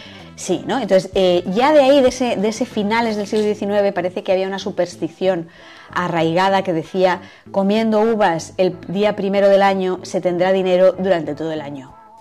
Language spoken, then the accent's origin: Spanish; Madrid, Community of Madrid, Spain; Que yo siempre las he tomado en Madrid con mi familia, menos el 2019.